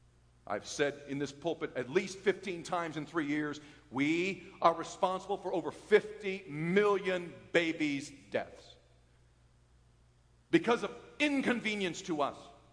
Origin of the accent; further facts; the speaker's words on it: United States; I will not follow the establishment of my culture first. I'm an American.